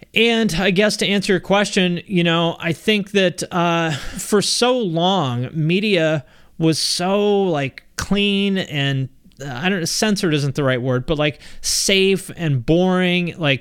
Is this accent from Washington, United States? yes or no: yes; Seattle, Washington, United States; moved away; also born or lived in Cleveland; I grew up in the Seattle area, and I just thought the rest of the country must be better than